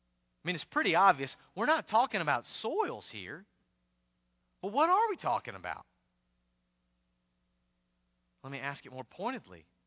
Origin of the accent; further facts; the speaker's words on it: the South, United States; I mean, I grew up in the South, but sometimes I wonder if the South isn't the walked over district.